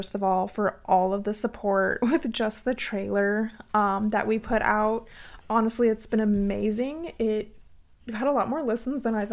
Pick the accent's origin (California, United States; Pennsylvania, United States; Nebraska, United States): Nebraska, United States; Hastings; Hastings, Nebraska has a Bigfoot Museum, which I grew up near Hastings.